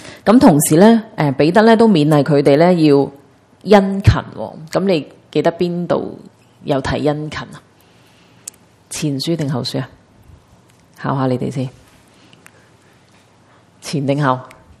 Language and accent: Cantonese; Hong Kong; 即系譬如将我哋香港人打散晒啦